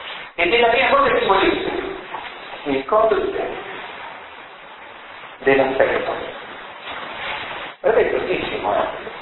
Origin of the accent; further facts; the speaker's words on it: Apulia, Italy; Io non sono barese, e poi in più sono pugliese della parte del Taranto